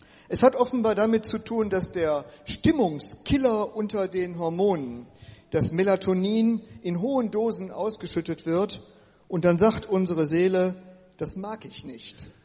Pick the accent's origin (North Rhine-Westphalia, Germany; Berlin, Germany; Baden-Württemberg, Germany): North Rhine-Westphalia, Germany; dass ich als Westfale hier mit Menschen zusammen lebe und Erfahrungen mache, deren Lebenserfahrung hier in Pommern so ganz anders war als meine in Westfalen.